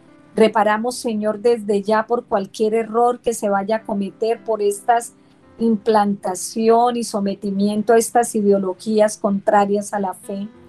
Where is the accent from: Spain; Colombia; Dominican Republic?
Colombia; las heridas que a diario le ocasionamos como colombianos